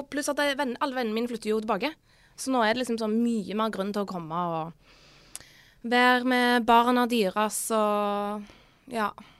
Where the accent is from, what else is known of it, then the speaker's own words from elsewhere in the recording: Eastern Norway, Norway; og jeg er fra Østlandet, ikke minst.